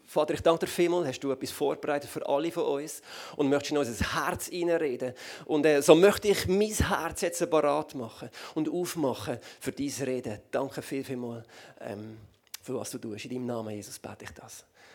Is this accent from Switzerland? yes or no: yes; Basel, Switzerland; ich bin aus dem ICF Winterthur, aber ich bin ursprünglich aus der Region Basel.